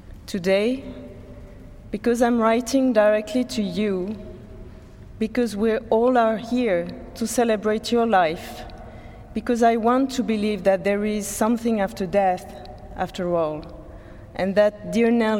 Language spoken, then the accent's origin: English; Limoges, Nouvelle-Aquitaine, France; 100 kilometers from Limoges, my hometown in France. I listened to what happened so close to the place where I grew up years later